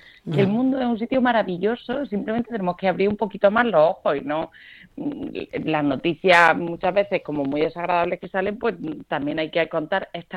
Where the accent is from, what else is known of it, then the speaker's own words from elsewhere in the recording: Granada, Andalusia, Spain; Yo soy de Granada.